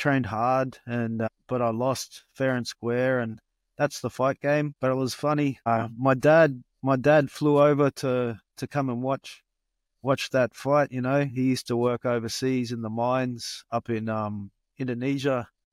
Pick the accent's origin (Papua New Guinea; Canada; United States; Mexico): Papua New Guinea; Like, I grew up in Papua New Guinea as a kid